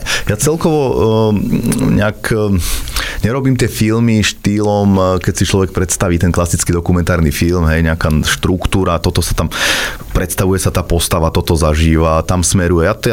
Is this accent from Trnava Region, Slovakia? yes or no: no; Ladce, Trenčín Region, Slovakia; U nás v Lacoch sa vtedy stavala diaľnica, ešte to bolo, myslím, ešte za Mečiara, dokončovalo sa všeličo a prišlo veľa rôznych robotníkov.